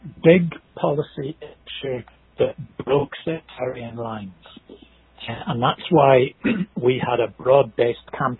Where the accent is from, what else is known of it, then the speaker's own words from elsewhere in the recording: Belfast, Northern Ireland, United Kingdom; Well, I was brought up in East Belfast. And just by saying that geographical term, you will know that is a largely Protestant part of Belfast.